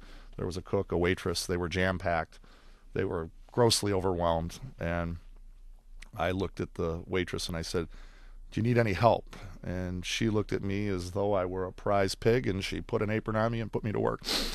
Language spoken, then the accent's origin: English; Royal Oak, Michigan, United States; also born or lived in Detroit; I was born in Detroit, grew up on Prevost Street. We lived in Detroit until I was 7 years old. And then my parents bought a house in Royal Oak where I lived until I married.